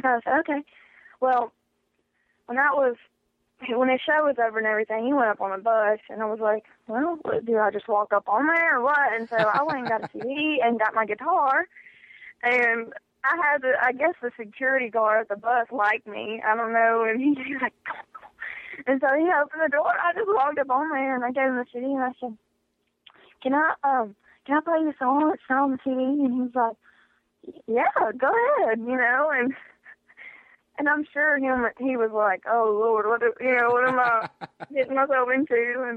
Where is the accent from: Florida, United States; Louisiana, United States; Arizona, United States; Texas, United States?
Louisiana, United States; there's this, like, theater in Ruston, Louisiana, close to my hometown